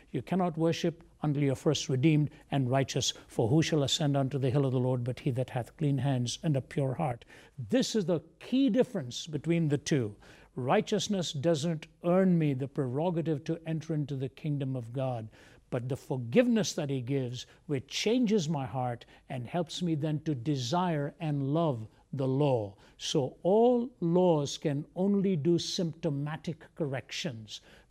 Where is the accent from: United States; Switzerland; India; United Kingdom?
India; I grew up in India. Most of my friends were either Hindu or Muslim.